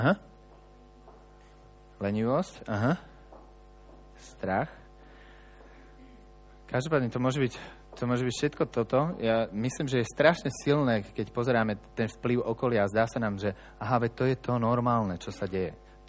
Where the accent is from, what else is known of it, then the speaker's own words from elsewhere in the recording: Bratislava, Bratislava Region, Slovakia; v Napalisádoch, to bol zbor, kde sme vyrastali v Bratislave